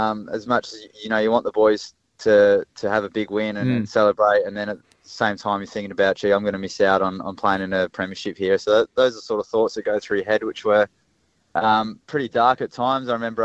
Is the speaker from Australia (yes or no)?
yes; West Lakes, South Australia, Australia; I grew up in West Lakes, couple of minutes down the road from the footy club